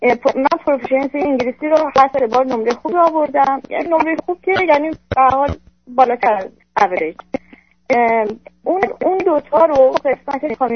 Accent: Iran; moved away as an adult; now in United States; من پزشک متخصص از ایران هستم، اومدم اینجا

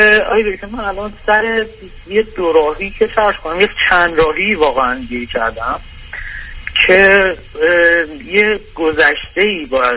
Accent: Iran; moved away as an adult; من الان 4 ساله که از ایران خارج شدم اومدم اروپا.

